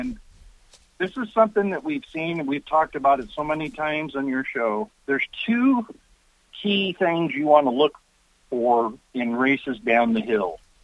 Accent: Spokane, Washington, United States; Ron Glatt actually held the record for most wins at a meet for a year at Playfair, my hometown.

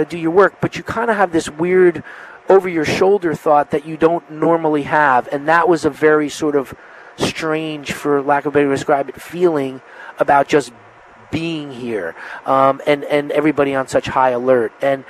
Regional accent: New York, United States; I was in New York that day on 9/11, and And, you know, it's for, as a New Yorker or any person, really, especially an American

